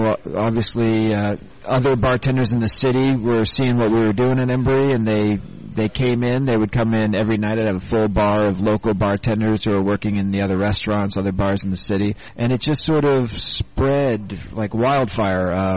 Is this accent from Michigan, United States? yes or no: no; Boston, Massachusetts, United States; Well, I am from Boston originally, so I think that my loyalty has to lie East Coast.